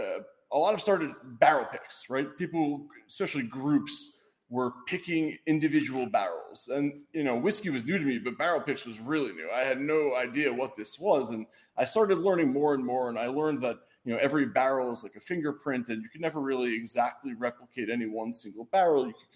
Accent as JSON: {"language": "English", "region": "New York", "country": "United States", "lives_now": "Boston, United States", "said": "I ended up moving to Boston. Ultimately, I'm from New York, but I moved to Boston."}